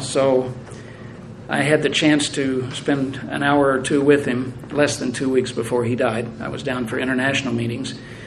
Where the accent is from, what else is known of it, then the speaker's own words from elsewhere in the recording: Springfield, Missouri, United States; also born or lived in St. Louis; she was from the same area of the country that I was from, southwest Missouri. I grew up in Springfield after my family moved from St. Louis.